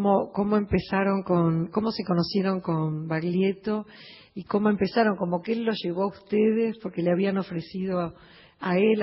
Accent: Buenos Aires, Argentina

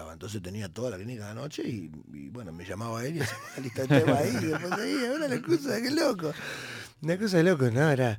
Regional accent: Argentina; somos argentinos

